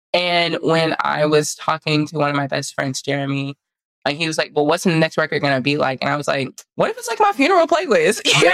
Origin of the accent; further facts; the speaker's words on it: Houston, Texas, United States; I'm from Houston. So we relate so much on everything.